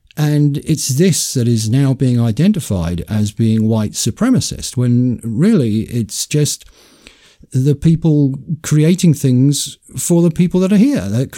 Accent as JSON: {"language": "English", "region": "England", "country": "United Kingdom", "said": "I'm English. I can't speak Welsh."}